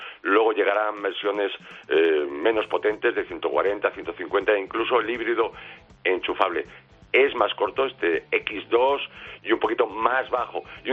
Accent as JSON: {"language": "Spanish", "region": "Galicia", "country": "Spain", "said": "como gallego te diría que depende"}